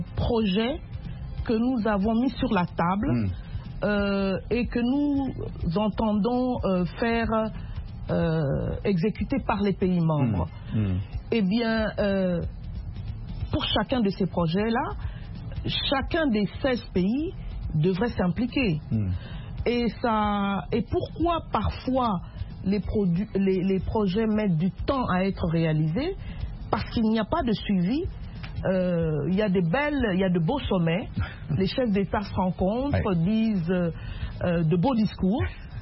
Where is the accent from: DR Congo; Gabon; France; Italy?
DR Congo; je suis congolaise